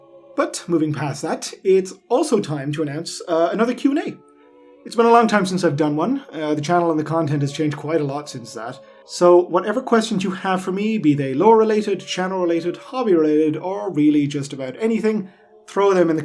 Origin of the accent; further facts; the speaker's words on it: Ireland; I come from Ireland, which is not a place usually renowned for large buildings.